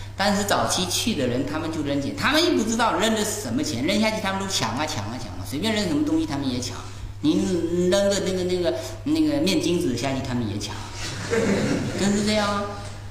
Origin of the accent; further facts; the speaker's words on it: China; 印度人右边是大，我们中国人左边是大，男左女右